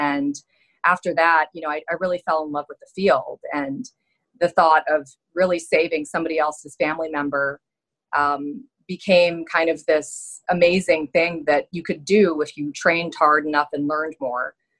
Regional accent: Seoul, South Korea; moved away; also born or lived in United States / Saudi Arabia; So I was born in the U.S. and then we moved to South Korea when I was a young girl. Hmm. And I grew up in Seoul.

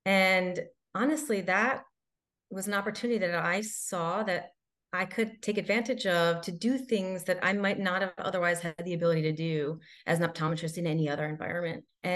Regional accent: Randolph, New Jersey, United States; I grew up in Randolph, New Jersey, where I was fortunate to have the opportunity to be surrounded by family, by friends, extended family, and friends that are just like family

